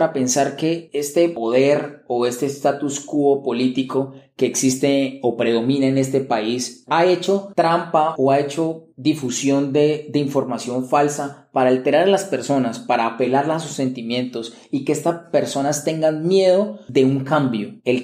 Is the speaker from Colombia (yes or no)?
yes; Colombia; las elecciones que se vienen dentro de un año en mi país, en Colombia